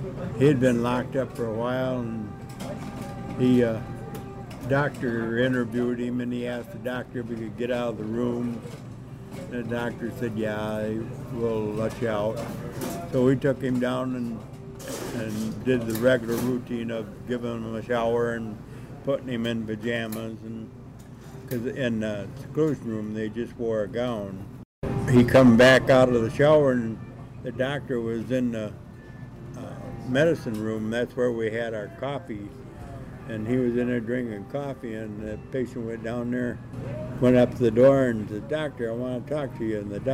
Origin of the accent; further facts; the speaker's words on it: Cadillac, Michigan, United States; I'm from Cadillac, and when I went there one day, I run into her on the street, and she was living in assisted living down there in Cadillac.